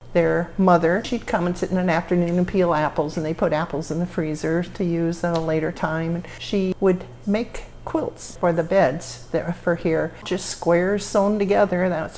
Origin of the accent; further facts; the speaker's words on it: Monticello, Iowa, United States; I'm from Monticello.